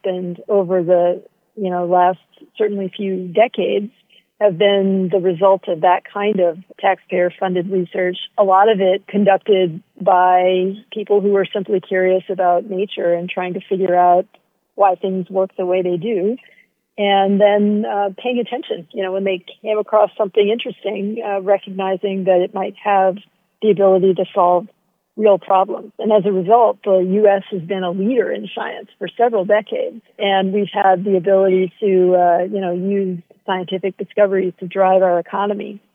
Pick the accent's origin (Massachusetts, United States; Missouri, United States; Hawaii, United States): Hawaii, United States; We came from very different parts of the U.S. She was born and raised in Mississippi. I grew up in Hawaii.